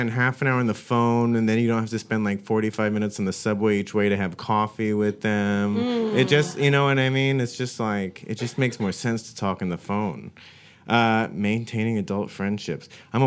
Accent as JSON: {"language": "English", "region": "Arizona", "country": "United States", "tie": "born or raised there", "said": "I grew up in Arizona, actually. But I only went to the Grand Canyon, like, after I went to college."}